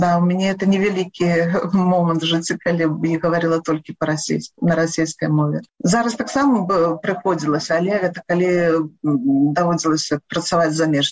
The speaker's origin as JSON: {"language": "Belarusian", "town": "Loyew", "region": "Gomel Region", "country": "Belarus", "tie": "born there"}